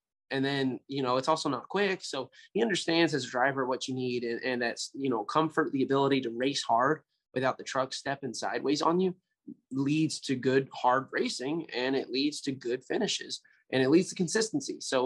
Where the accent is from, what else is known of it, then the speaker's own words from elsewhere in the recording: Kentucky, United States; Look, I might be 24 years old, but I'm from Kentucky and we are great with technology.